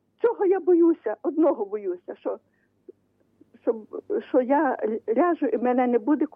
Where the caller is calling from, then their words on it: Rivne, Rivne Oblast, Ukraine; Я з Рівно дзвоню. Я з парафії Петра і Павла.